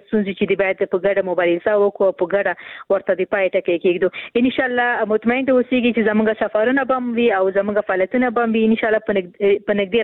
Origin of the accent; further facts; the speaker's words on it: Khost, Afghanistan; ورور زه هم د خوست یم